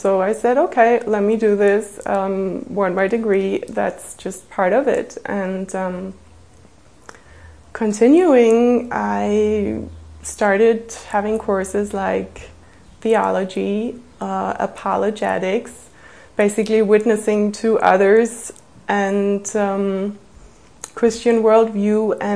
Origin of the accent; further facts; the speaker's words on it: Berlin, Germany; English is a second language; I am from Berlin, Germany. Actually, to be exact, I was born in East Berlin, and growing up, I was really not having any exposure to Christianity or did not know God.